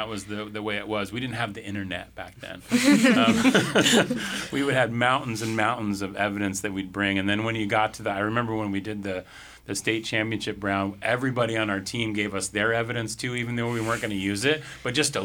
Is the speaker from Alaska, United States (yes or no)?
yes; Anchorage, Alaska, United States; I was in Anchorage. I was at Service High School.